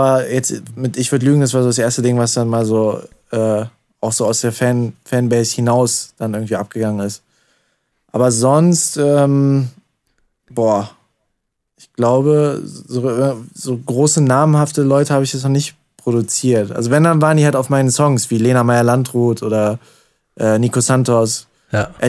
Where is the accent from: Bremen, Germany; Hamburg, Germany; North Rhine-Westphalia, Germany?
North Rhine-Westphalia, Germany; Solingen; also ich komme ja aus Solingen